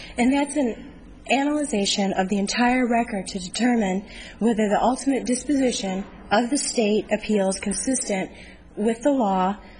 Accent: Phoenix, Arizona, United States; I'm from Phoenix, Arizona.

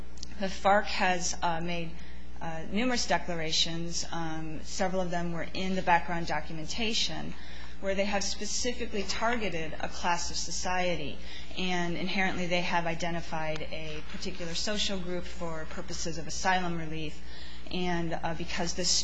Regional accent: Toledo, Ohio, United States; I'm also from Toledo, and I'm here because of the weather.

